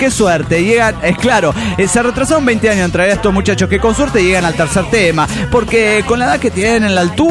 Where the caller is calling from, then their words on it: Buenos Aires, Argentina; de Buenos Aires, Argentina.